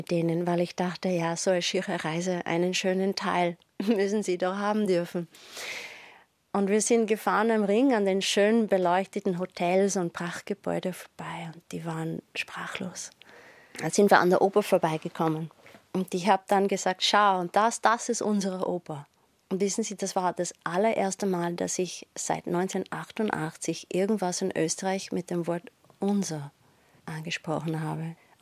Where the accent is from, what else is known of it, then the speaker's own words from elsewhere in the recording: United States; German is a second language; als Amerikanerin und doch etwas kapitalistisch und businessdenkende Person sage ich